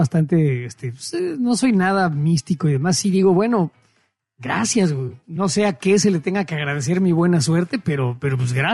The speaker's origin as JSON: {"language": "Spanish", "country": "Mexico", "said": "la verdad soy mexicano"}